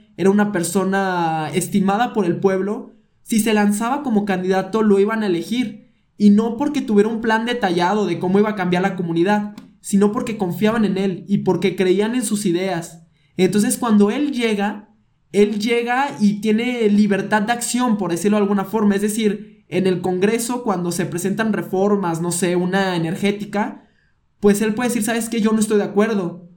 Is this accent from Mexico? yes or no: yes; León, Guanajuato, Mexico; yo, por ejemplo, soy de León, Guanajuato